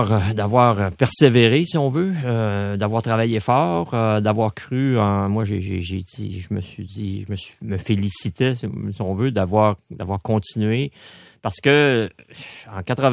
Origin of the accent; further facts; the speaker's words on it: Saint-Hubert, Quebec, Canada; la télévision était chez nous, à Saint-Hubert, puis on voit mes parents, mon frère, ma soeur, qui sont dans la cuisine